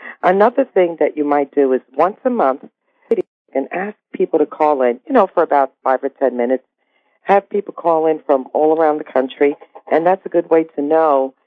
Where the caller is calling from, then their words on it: Long Island, New York, United States; I'm calling from Long Island, New York.